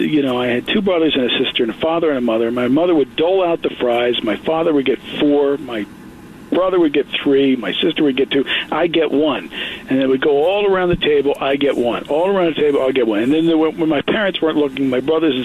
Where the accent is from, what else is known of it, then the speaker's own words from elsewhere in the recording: New Jersey, United States; I grew up in New Jersey. I went to Bradley Beach Grammar School.